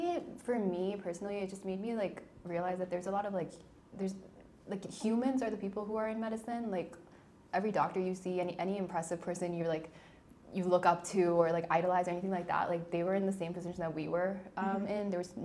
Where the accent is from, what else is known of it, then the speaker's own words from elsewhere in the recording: Washington, District of Columbia, United States; I'm from DC.